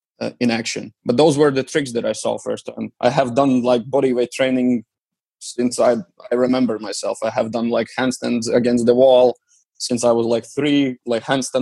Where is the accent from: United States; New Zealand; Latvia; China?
Latvia; Riga; they spend the money to like build some parks around my hometown, Riga.